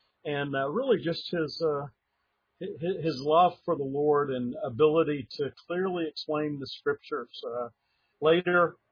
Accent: Dallas, Texas, United States; I grew up in Dallas, Texas, and from my bedroom window, I could see the church that our family attended.

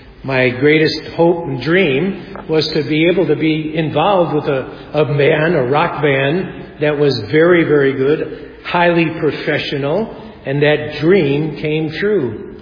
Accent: Chicago, Illinois, United States; We were raised in Chicago.

